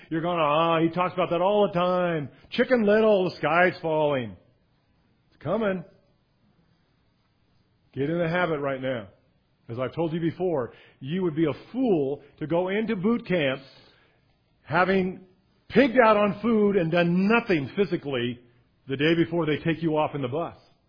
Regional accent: Santa Cruz, California, United States; I grew up in the Santa Cruz area, Santa Cruz Mountains.

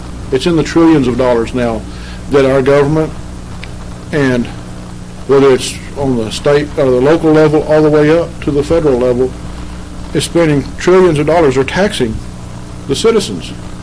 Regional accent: Texas, United States; I can remember growing up in Texas when you would drive from East Texas to Dallas, you could see the pollution

